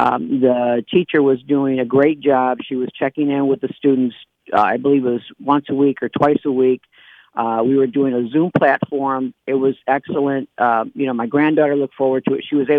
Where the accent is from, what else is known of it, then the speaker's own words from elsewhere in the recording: Detroit, Michigan, United States; now in Port Huron, United States; As I mentioned, my husband and I moved up here. We are from Detroit.